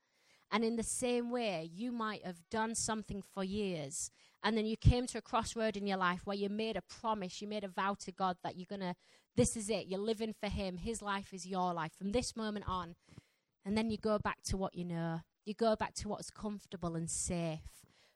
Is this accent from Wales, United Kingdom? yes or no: no; Yorkshire and the Humber, United Kingdom; accent: Yorkshire; So my Yorkshire accent is quite strong.